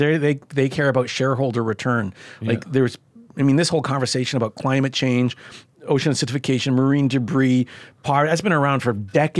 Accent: Canada; I'm a Canadian.

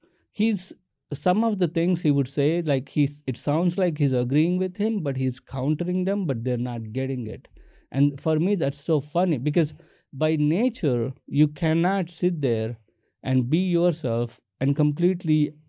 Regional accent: India; For a typical Indian living in India, like I grew up in India.

